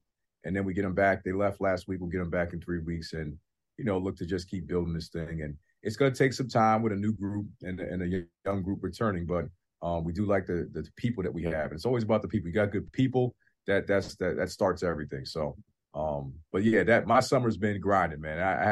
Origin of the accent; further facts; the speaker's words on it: New York, United States; So hopefully, you know, as a New Yorker and a New York Knicks fan, we can kind of get this thing right.